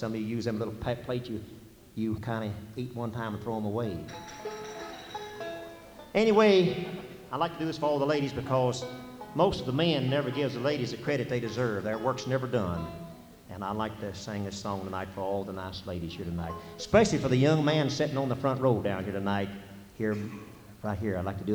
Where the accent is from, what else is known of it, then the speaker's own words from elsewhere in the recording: West Virginia, United States; Of course, I'm proud of it because I'm from West Virginia, too.